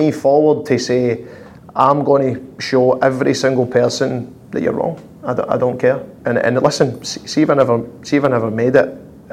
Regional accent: Glasgow, Scotland, United Kingdom; 80% of fights growing up in Glasgow was the jumpers.

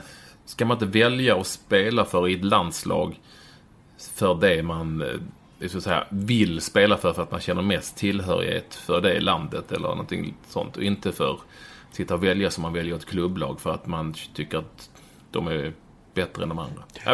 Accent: Malmö, Skåne, Sweden; jag växte upp på Lindängen eller Vårsången i Malmö i och för sig med väldigt mycket arbetskraftsinvandrare från alltså det som var forna Jugoslavien.

